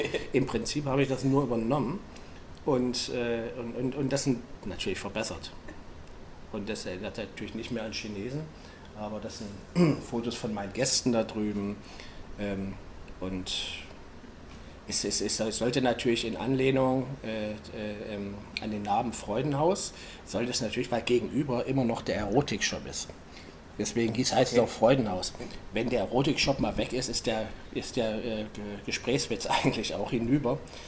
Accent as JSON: {"language": "German", "country": "Germany", "moved": "yes", "said": "Ich bin Koch und bin damals aus der DDR geflüchtet und bin zufällig hier gelandet."}